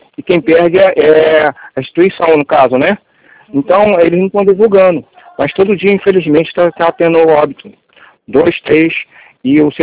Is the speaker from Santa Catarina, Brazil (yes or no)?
no; Rio de Janeiro, Brazil; Imagina, eu sou do Rio.